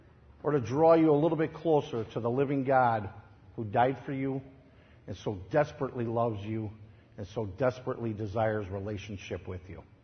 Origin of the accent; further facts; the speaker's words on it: Cicero, Illinois, United States; where I grew up in Cicero. And in the 60s and 70s in Cicero, it was all white. There was some Hispanic, but absolutely no African Americans.